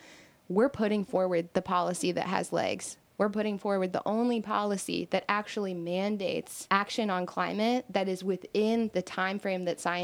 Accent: Louisville, Kentucky, United States; I moved back to Kentucky about a year ago. I grew up here in Louisville.

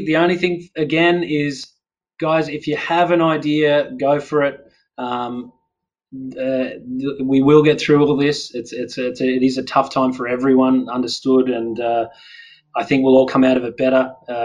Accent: Tathra, New South Wales, Australia; now in Sydney?; I'm from the South Coast originally, down a small town called Tathra, and I love getting back down the South Coast of New South Wales.

